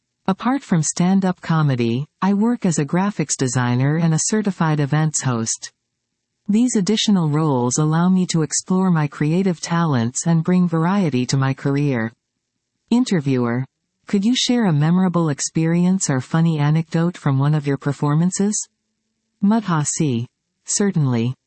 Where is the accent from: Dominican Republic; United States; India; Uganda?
Uganda; Eastern Region; born there; I was born in Eastern Uganda, specifically in Luka District, to a teacher. I come from a Christian family and grew up in the Anglican faith. However, later on, I became a Pentecostal